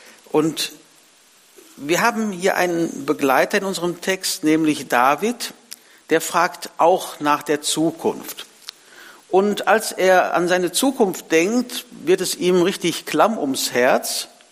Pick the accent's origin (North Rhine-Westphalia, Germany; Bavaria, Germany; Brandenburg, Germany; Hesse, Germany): North Rhine-Westphalia, Germany; Wülfrath; Ich komme aus Wülfrath, war da lange Zeit Pastor, davor in anderen Gemeinden.